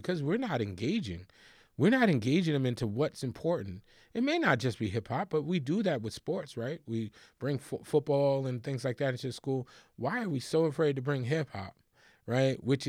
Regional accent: Bronx, New York, United States; Like, I grew up in the Bronx, very poor, welfare, all of that stuff.

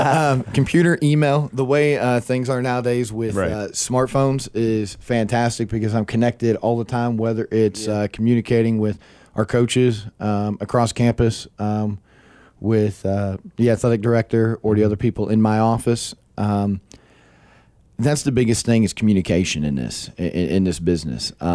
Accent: Paris, Texas, United States; also born or lived in West Virginia; I grew up here in Northeast Texas. I grew up in Paris, Texas. I was not born here in Texas. I was actually born in West Virginia, but we moved down here before, right around kindergarten.

